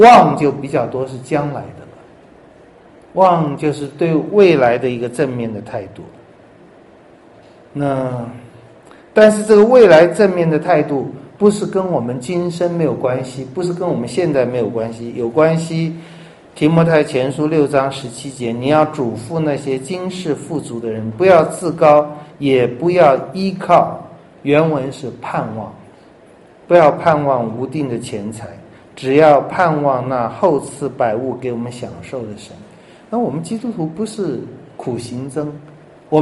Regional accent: China; 各位，我们中国人很爱面子，我们很怕丢脸

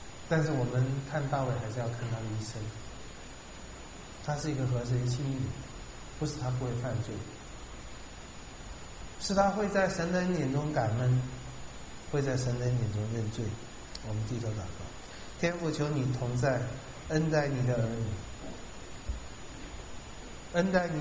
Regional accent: China; 用我们中国人来讲，身体服法受之父母，他也犯了这个罪。

